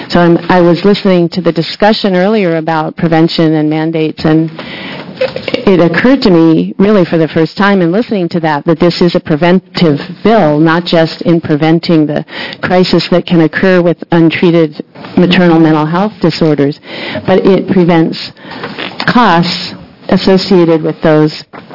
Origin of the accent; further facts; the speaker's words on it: Portland, United States; I'm from Portland.